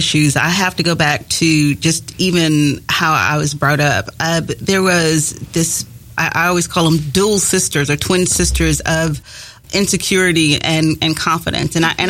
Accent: Jackson, Mississippi, United States; I am from Jackson, Mississippi, and I grew up in a Christian home

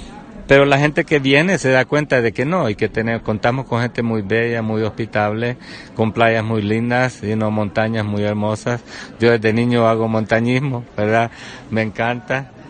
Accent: El Salvador; Yo como salvadoreño no lo hago

